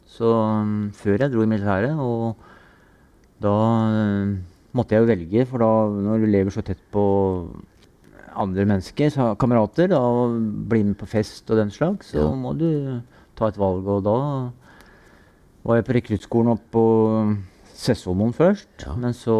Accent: Lunde, Telemark, Norway; Jeg vokste opp i Lunde, ja.

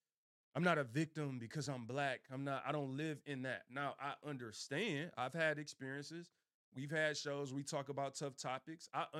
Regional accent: Detroit, Michigan, United States; You could doubt me because I'm from Detroit. You could doubt me because I'm from the East Side.

